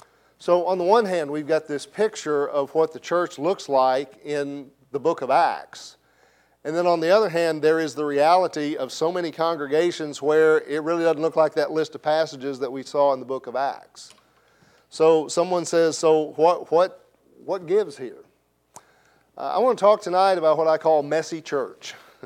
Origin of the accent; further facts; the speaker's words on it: Blytheville, Arkansas, United States; when I was a kid growing up in Blytheville